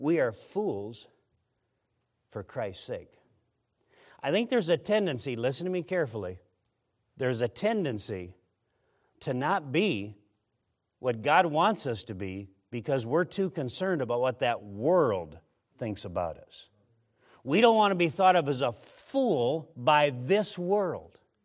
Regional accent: Nebraska, United States; hey, listen, we're from Nebraska. We're glad to have you here for this game.

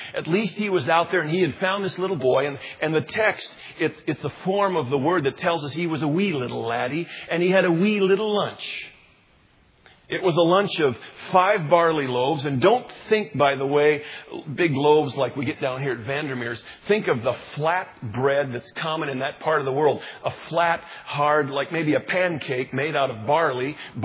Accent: Jamestown, North Dakota, United States; Growing up in Jamestown, North Dakota, and Pastor Ken remembers this well

